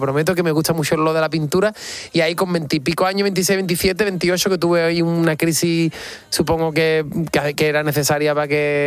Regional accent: Rota, Andalusia, Spain; a mis 14 años entré a trabajar en una pizzería de Rota, de mi pueblo, para comprarme un piano

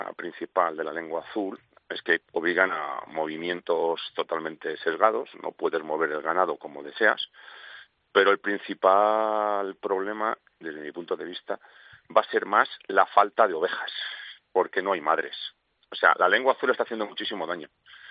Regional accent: Segovia, Castile and León, Spain; Como te he dicho, soy de Segovia.

